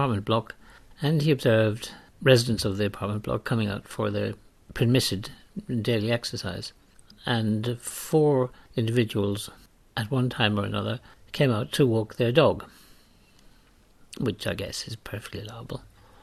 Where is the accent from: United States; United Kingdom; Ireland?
Ireland; What it reminds me of is a famous story from Ireland, my home country, during the Second World War.